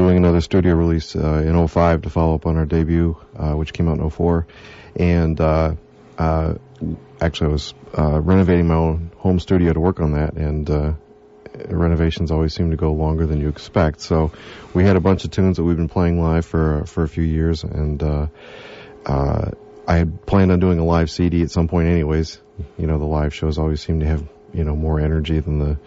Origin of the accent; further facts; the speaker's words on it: Chicago, Illinois, United States; I'm from the Midwest originally. I grew up in the Chicago area, so this kind of weather really makes me feel right at home.